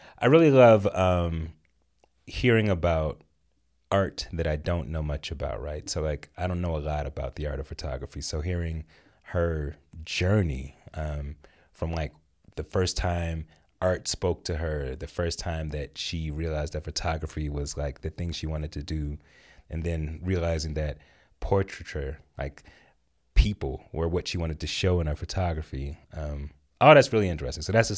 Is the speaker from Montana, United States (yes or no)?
no; Atlanta, Georgia, United States; I mean, so I grew up in Atlanta, but I've been here for quite a while.